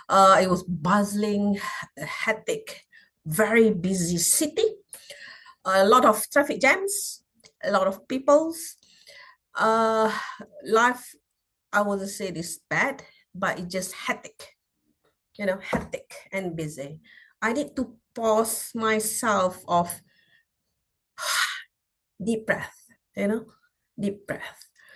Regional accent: Malaysia; I'm originally from Southeast Asian, from Malaysia. I'm a Muslim.

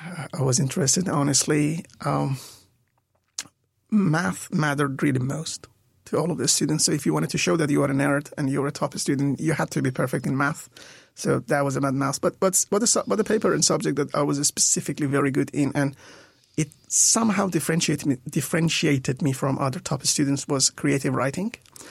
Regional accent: north, Iran; English is a second language; I was born, raised, and grew up in a very small town in north of Iran in a family of four.

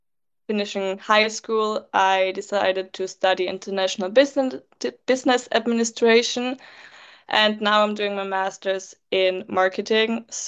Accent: Upper Austria, Austria; I grew up in Austria, particularly in Upper Austria. It's a state of Austria, and I grew up in a very small town there.

